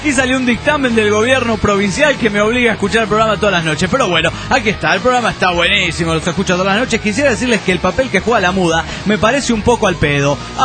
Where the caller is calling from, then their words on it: San Luis, Argentina; de San Luis, Argentina.